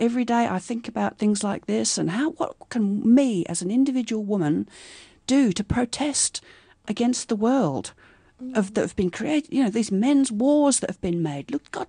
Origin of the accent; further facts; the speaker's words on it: England, United Kingdom; I'm English, and as a young student, the American Army military came and put a war base with cruise missiles, nuclear weapons, on Greenham Common, which was a public land, big area.